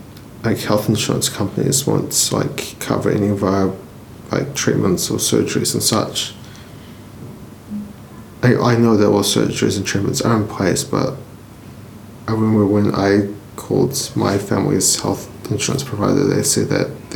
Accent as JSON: {"language": "English", "town": "Christchurch", "region": "Canterbury", "country": "New Zealand", "tie": "born or raised there", "also_born_or_lived": "Serbia", "said": "Yeah, I grew up in Christchurch."}